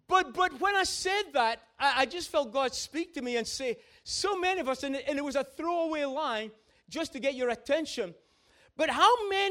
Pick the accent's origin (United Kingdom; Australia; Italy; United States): United Kingdom; Peterhead, Scotland; Someone said to me, " … how did it feel being a black kid growing up in Peterhead?"